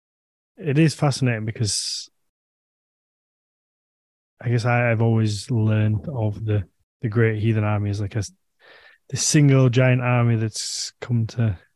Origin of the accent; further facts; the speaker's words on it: England, United Kingdom; Or is it just because I'm English, so I hear more books because it was here